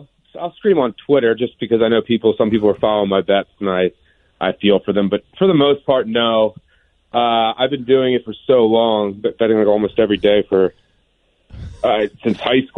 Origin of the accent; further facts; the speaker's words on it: Philadelphia, Pennsylvania, United States; also born or lived in Delaware; Yeah, I grew up kind of outside of Philadelphia. I went to high school in Delaware, kind of right in between Philly and Baltimore